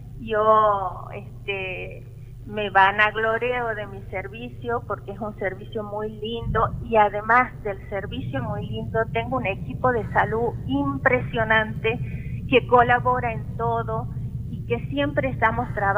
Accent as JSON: {"language": "Spanish", "region": "Santiago del Estero", "country": "Argentina", "moved": "yes", "lives_now": "Tucumán, Argentina", "said": "Soy de Santiago del Estero, pero hace 30 años vivo aquí."}